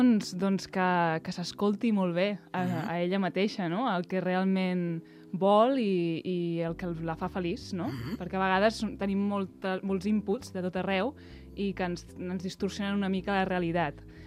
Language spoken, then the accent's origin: Catalan; Rubí, Catalonia, Spain; born or raised there; also born or lived in Sant Cugat